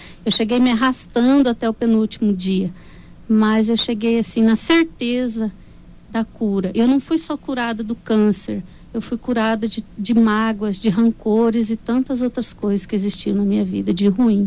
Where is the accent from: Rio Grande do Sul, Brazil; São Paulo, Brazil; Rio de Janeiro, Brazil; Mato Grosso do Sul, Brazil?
Mato Grosso do Sul, Brazil; Dourados; Eu sou de Dourados.